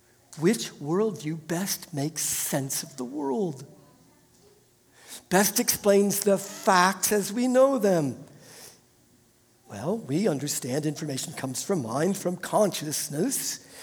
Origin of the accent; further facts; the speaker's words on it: Ohio, United States; But I grew up near Cincinnati. And this was like the late 60s, early 70s.